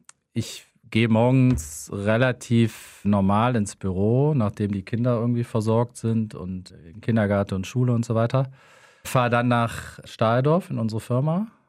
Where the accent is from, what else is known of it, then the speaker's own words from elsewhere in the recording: Krefeld, North Rhine-Westphalia, Germany; also born or lived in Münster; bin 47 Jahre alt, gebürtiger Krefelder und eigentlich auch leidenschaftlicher Krefelder.